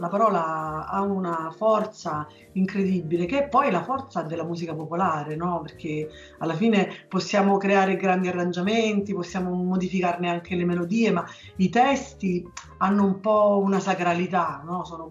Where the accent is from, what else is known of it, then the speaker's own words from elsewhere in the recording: Gaeta, Lazio, Italy; io sono di Gaeta